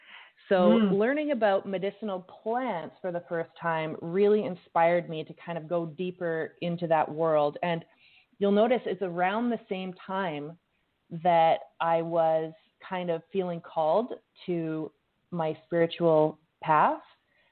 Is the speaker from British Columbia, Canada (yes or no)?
yes; Saanich, British Columbia, Canada; now in United States; I grew up in Saanich in British Columbia, Canada.